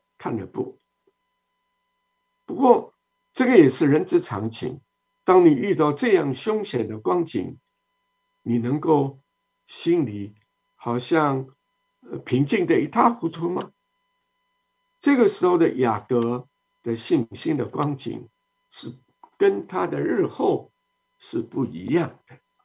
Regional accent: China; 我们中国人大多数说嘛，半夜三更的嘛

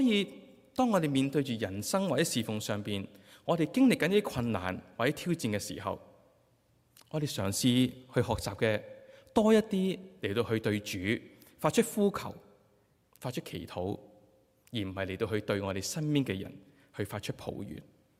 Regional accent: Guangdong, China; accent: Cantonese; 可能我们广东话呢，讲这个彼此埋怨呢

